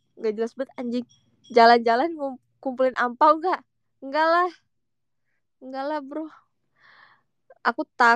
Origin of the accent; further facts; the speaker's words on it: Indonesia; born there; gue lahir di Indo tapi ada turunan Rusianya juga.